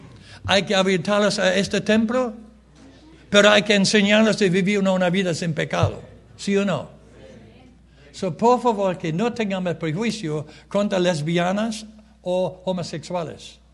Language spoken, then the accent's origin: Spanish; Germany; moved away; Somos inmigrantes, Evelyn viene de Canadá, yo vengo de Alemania.